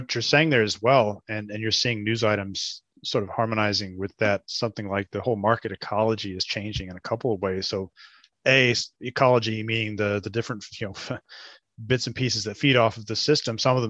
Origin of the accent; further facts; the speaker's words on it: Houston, Texas, United States; I'm from Houston, Texas.